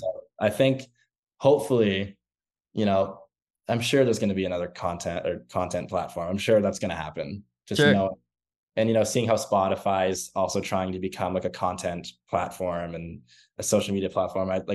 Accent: Mississauga, Ontario, Canada; so I grew up in Lauren Park, which is a little suburb in Mississauga, about 20 minutes west of Toronto.

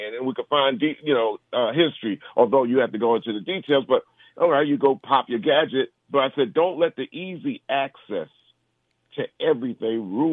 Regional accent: Long Island, New York, United States; Because here I am coming from Long Island. I'm in New York.

